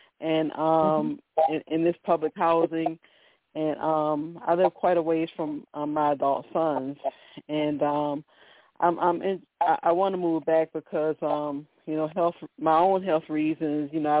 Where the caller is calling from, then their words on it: Virginia, United States; I'm calling from Virginia.